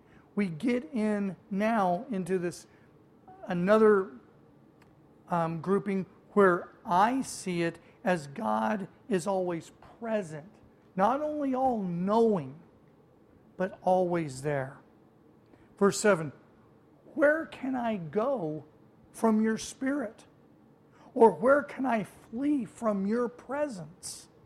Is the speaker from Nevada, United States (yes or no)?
yes; Las Vegas, Nevada, United States; also born or lived in Oklahoma; I grew up here in Las Vegas, but I was actually born in Oklahoma. And as a small child, we made the trek to Disneyland.